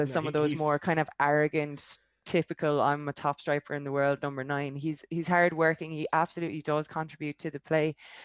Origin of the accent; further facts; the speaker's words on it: Ireland; I love watching him play, as much as you hate to admit that as an Irish person.